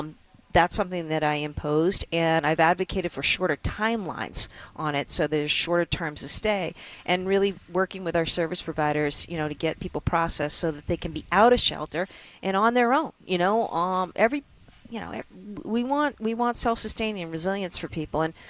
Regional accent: New Hampshire, United States; I grew up in New Hampshire, though. You know, there's a lot of services and resources that we get here in Massachusetts that we didn't get in New Hampshire

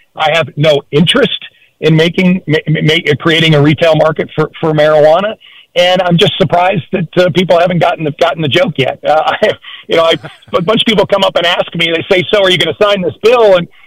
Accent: Hampton Roads, Virginia, United States; I grew up in Hampton Roads, and I might be a little older than Allen Iverson

